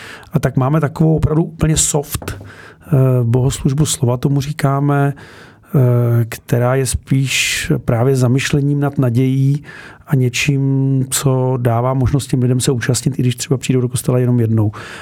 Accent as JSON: {"language": "Czech", "region": "Krkonoše", "country": "Czechia", "tie": "born or raised there", "said": "Odmala lyžuji, protože jsem se narodil v Podkrkonoši a vlastně pocházím z Krkonoš."}